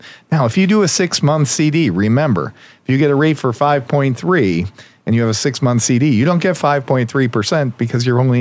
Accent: Scranton, Pennsylvania, United States; I'm not familiar with that, and I'm from North Main Avenue in Scranton, basically.

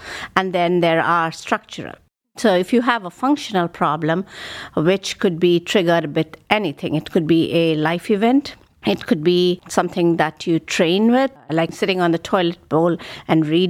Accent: India; moved away as an adult; now in Cleveland, United States; I grew up in India and I did my medical training there. And I had a collaboration with Dr. Fazio, our previous chairman. And I came in the year 2000 to lovely Cleveland. And I've been here since then.

